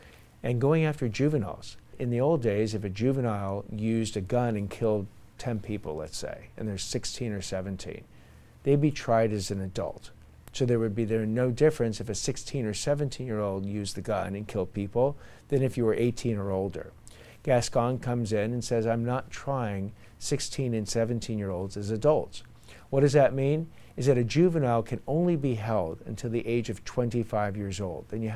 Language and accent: English; Los Angeles, California, United States; we grew up in West LA and we take the bus to the beach.